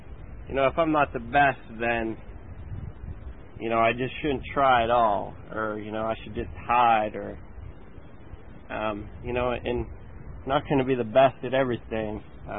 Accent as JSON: {"language": "English", "town": "Altoona", "region": "Pennsylvania", "country": "United States", "tie": "born or raised there", "said": "I grew up in Altoona, PA, and, you know, I didn't have a bad childhood"}